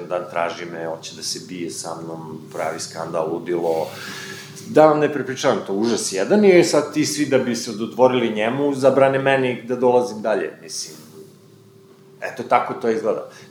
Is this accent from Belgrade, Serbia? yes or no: no; Kragujevac, Šumadija, Serbia; Ja sam jedini pisac iz Kragujevca